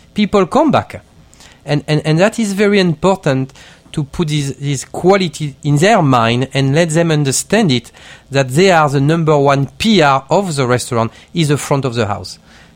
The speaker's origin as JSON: {"language": "English", "town": "Marseille", "region": "Provence-Alpes-Côte d'Azur", "country": "France", "also_born_or_lived": "England", "second_language": "English", "moved": "yes", "lives_now": "United States", "said": "I'm from Marseille, mm-hmm. okay? So it's not too far away from Italy."}